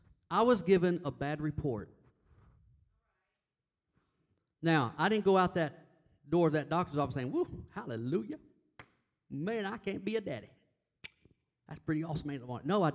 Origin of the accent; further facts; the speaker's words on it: Texas, United States; I want you to know something. As a Texan, you take a brisket and put it on a grill.